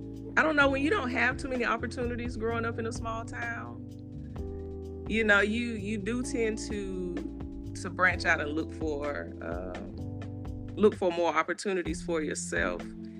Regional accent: Winnsboro, South Carolina, United States; Growing up, I grew up in Winnsboro, South Carolina.

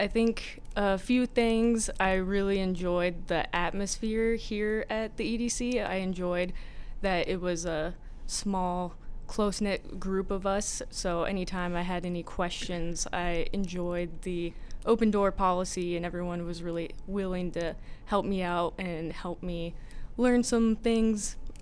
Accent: New Mexico, United States; now in Bloomington, United States; So I'm from New Mexico originally, and I've been living in Illinois in Bloomington Normal for 2 years now while I've been at ISU.

